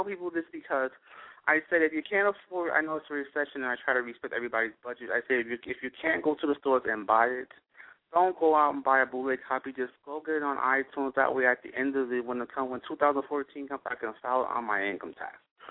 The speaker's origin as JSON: {"language": "English", "region": "New Jersey", "country": "United States", "tie": "born or raised there", "said": "I grew up in the project. I grew up in the worst area. I grew up in Prince Street Project, and then I moved to Step 1 Project, which both are closed down."}